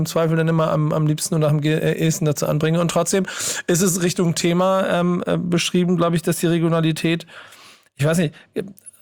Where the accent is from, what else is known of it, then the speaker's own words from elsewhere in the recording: Hamburg, Germany; ich bin Hamburger